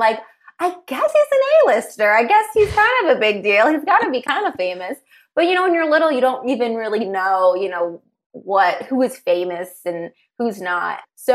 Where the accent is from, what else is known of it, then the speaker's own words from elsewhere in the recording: Los Angeles, California, United States; I grew up out here in LA.